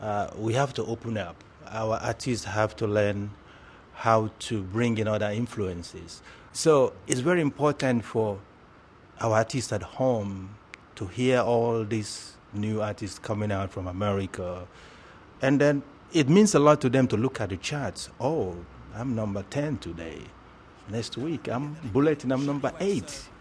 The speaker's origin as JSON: {"language": "English", "country": "Nigeria", "said": "I'm from Nigeria."}